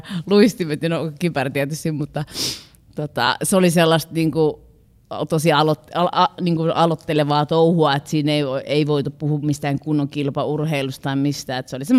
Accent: Heinävesi, South Savo, Finland; also born or lived in Varkaus; mä oon siis Savosta päin kotosi. Mä oon Heinävedellä asunut, oon syntynyt Varkaudessa, mutta oon asunut Heinävedellä ensimmäistä 10 vuotta.

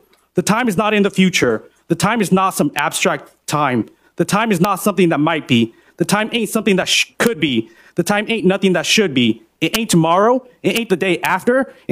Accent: Merced, California, United States; I grew up here in Merced, right across the street from Golden Valley High School. And in those affordable apartments on Allen Court, my family came to the United States as refugee when I was 1 year old.

